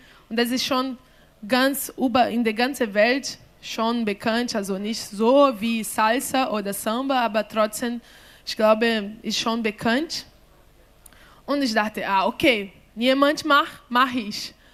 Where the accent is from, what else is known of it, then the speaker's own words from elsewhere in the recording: Rio de Janeiro, Brazil; German is a second language; now in Berlin, Germany; ich komme aus Rio de Janeiro. Seit 4 Jahren bin ich hier in Berlin, 5 Jahre. Also in total 6